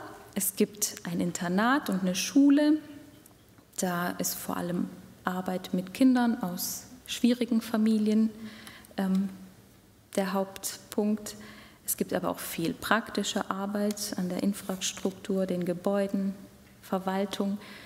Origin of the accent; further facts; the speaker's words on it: Southern Germany, Germany; das hat der Philipp vorhin schon gesagt. Ich bin 33 Jahre alt und ich komme aus Süddeutschland, aber das haben Sie wahrscheinlich schon gehört.